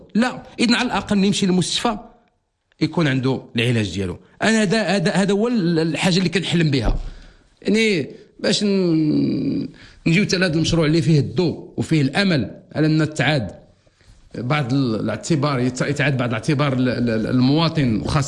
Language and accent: Arabic; Morocco; مشروع ديالنا كلنا حنا مغاربة